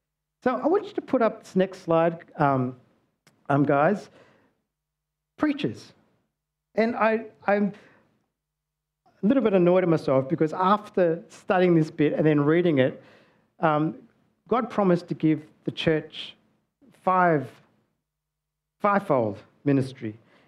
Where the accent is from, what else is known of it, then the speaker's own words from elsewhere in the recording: Australia; also born or lived in South Africa; I wasn't born in Australia. I was born in South Africa. Came here when I was young. But my parents brought me here. And the rest of my life's unraveled here.